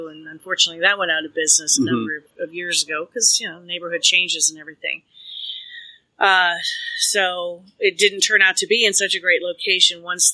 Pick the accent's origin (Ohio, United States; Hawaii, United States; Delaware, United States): Ohio, United States; Akron; at least around here where I grew up here in Akron